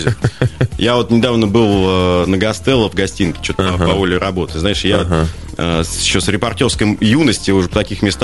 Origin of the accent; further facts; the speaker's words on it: Krasnoyarsk, Krasnoyarsk Krai, Russia; как автолюбитель, как красноярец, как журналист